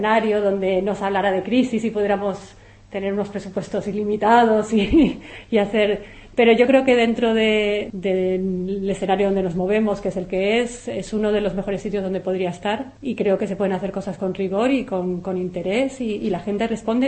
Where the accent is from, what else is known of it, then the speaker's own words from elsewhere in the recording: Madrid, Community of Madrid, Spain; now in Prague, Czechia; Vengo de Madrid, siempre he vivido en Madrid.